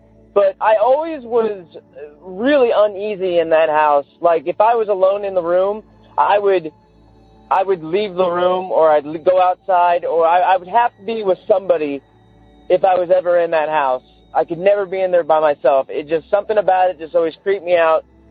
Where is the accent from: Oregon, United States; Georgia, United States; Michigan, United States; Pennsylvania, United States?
Oregon, United States; St. Helens